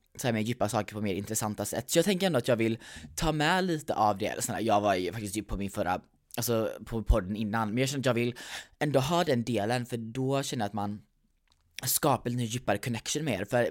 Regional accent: London, United Kingdom; now in United States; Alltså jag är typ inte en svensk, jag är född i USA, uppväxt i London.

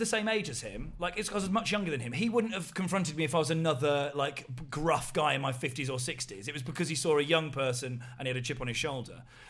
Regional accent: England, United Kingdom; And I'm like, "Well, we are English, and it's sort of our thing."

